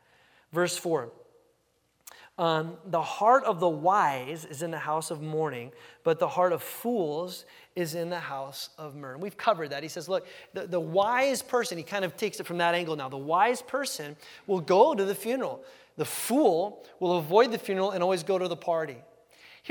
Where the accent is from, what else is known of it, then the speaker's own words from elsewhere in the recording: California, United States; I remember I was 16 years old, growing up in Southern California, as you guys know.